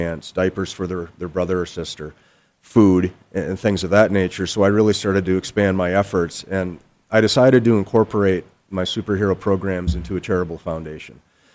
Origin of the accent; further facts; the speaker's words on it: Michigan, United States; I'm just a guy from Michigan. I'm a nerd.